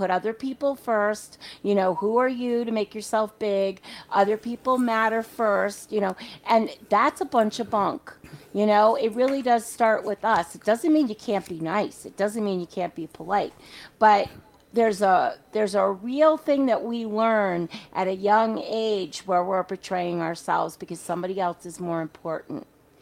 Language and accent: English; New York City, New York, United States; And so I grew up in New York City with two Southern parents.